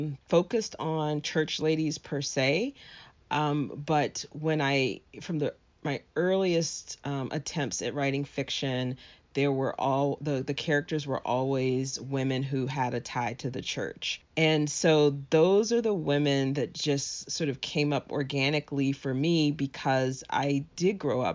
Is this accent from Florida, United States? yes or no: yes; Jacksonville, Florida, United States; moved away as an adult; now in Pittsburgh, United States; Yes, I grew up in Jacksonville, Florida. I was born and raised in Jacksonville and lived there until 1989 when I went off to college.